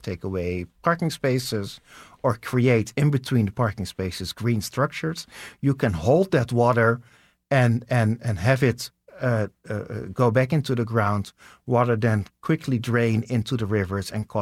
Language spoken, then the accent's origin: English; Netherlands; I am from the Netherlands